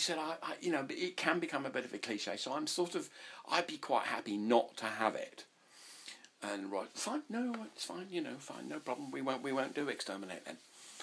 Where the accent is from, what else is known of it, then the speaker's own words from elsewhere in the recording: South West England, United Kingdom; I grew up in North Devon and did A-levels and all that sort of thing